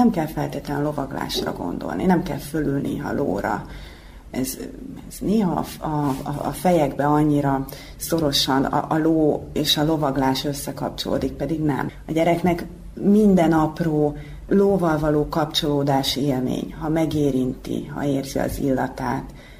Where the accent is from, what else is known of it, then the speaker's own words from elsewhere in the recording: Törökszentmiklós, Jász-Nagykun-Szolnok, Hungary; born there; Szolnok mellett születtem, Törökszent Miklóson